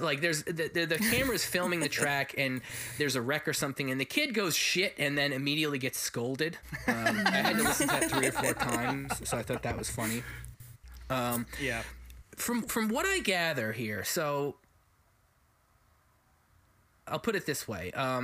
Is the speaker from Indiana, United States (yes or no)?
no; Albany, New York, United States; But, you know, I grew up in Albany, which is probably 2 hours north this track.